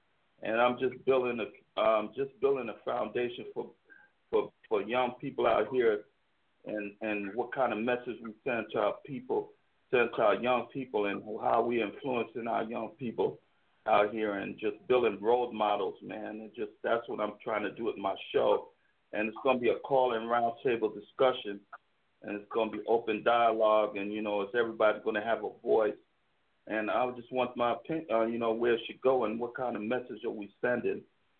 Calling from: San Francisco, California, United States; Yeah, I'm on message from San Francisco.

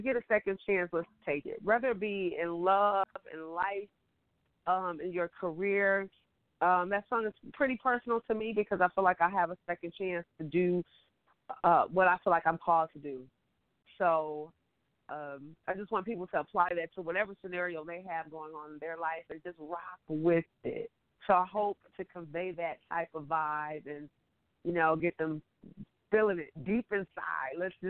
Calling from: Detroit, Michigan, United States; I'm calling from Detroit, Michigan.

